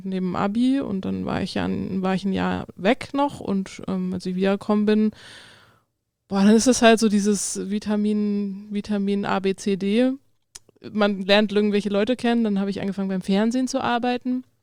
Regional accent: Darmstadt, Hesse, Germany; Ich komme ja ursprünglich aus Darmstadt bei Frankfurt

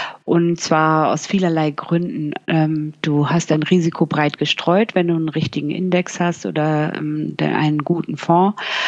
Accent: Bremen, Germany; now in Cologne, Germany; ich komme aus Bremen. Nein, ich lebe ja schon seit Jahren nicht mehr in Bremen. Ich komme aus Bremen und ich lebe aber in Köln.

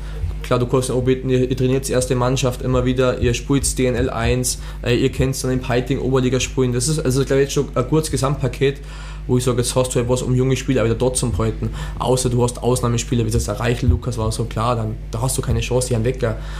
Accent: Rosenheim, Bavaria, Germany; für mich schon so als Einheimischer, als gebürtiger Rosenheimer

